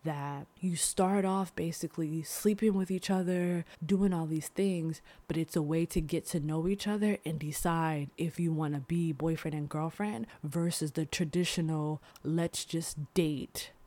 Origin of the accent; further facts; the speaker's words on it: United States; So for example, me as a black person, when I say I'm from America, I get a surprised look on their faces